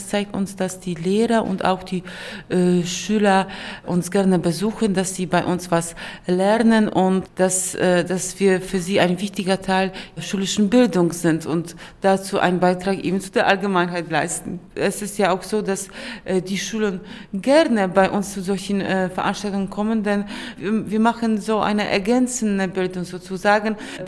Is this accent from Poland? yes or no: yes; Poland; Wir haben ja jetzt Karneval bei uns in Polen und auch in Deutschland.